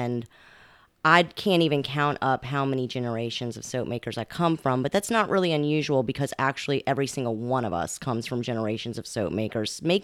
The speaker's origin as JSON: {"language": "English", "town": "New Orleans", "region": "Louisiana", "country": "United States", "tie": "born or raised there", "said": "I'm a 13th generation New Orleanian. I was born and raised in the Carrollton Riverbend neighborhood. I've spent my life in New Orleans."}